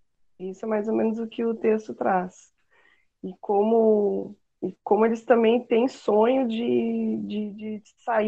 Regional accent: Uruguaiana, Rio Grande do Sul, Brazil; also born or lived in Santa Maria; Eu, quando saí de Uruguaiana, Uruguaiana é uma cidade de fronteira, mas é pequena também, vim para Santa Maria estudar teatro

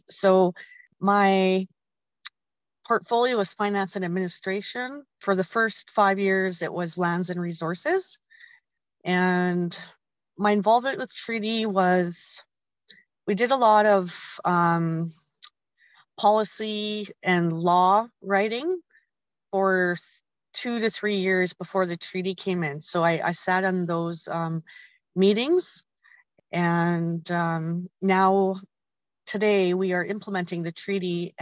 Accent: British Columbia, Canada; I'm from the Tlamen Nation.

